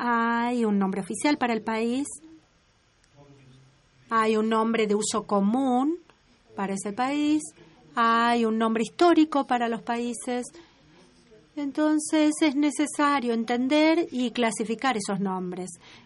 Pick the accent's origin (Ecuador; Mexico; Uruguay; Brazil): Brazil; Spanish is a second language; Yo soy de Brasil, originaria